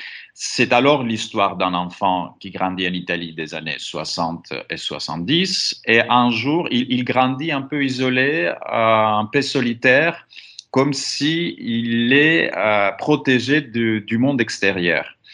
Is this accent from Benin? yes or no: no; Greece; moved away as an adult; now in France; je me sens chez moi en France, parce que je vis en France, et en Grèce aussi, parce que j'ai grandi, j'ai travaillé les 30 premières années de ma vie en Grèce.